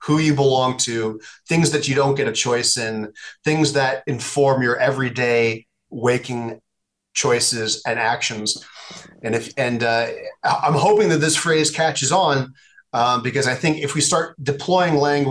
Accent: New York, United States; now in elsewhere; I don't live in New York anymore, but I'm from New York, and they just had a mayoral election.

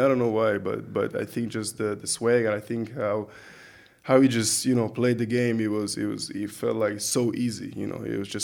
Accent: Budapest, Hungary; English is a second language; I mean, especially I'm from Budapest. So until I didn't move out from Budapest, I didn't even know that in Hungary exists professional basketball.

